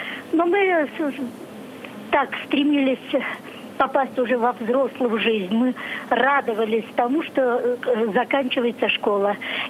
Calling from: Moscow Oblast, Russia; also born or lived in Russian Far East; Я из Подмосковья.

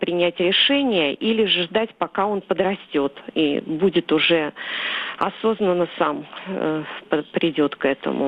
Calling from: Moscow, Russia; я звоню из Москвы.

